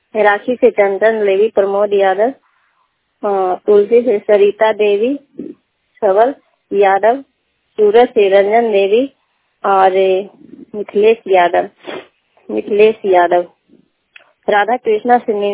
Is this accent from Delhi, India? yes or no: no; Bihar, India; थाना नौ जिला नालंदा के रहने वाली हूँ।